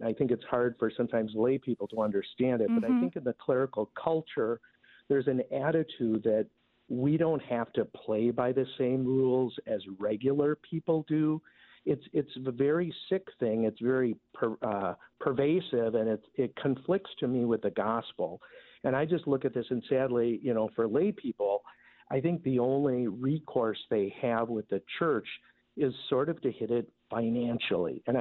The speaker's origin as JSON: {"language": "English", "region": "Wisconsin", "country": "United States", "tie": "born or raised there", "said": "other people in the community where I grew up in Ozaukee County."}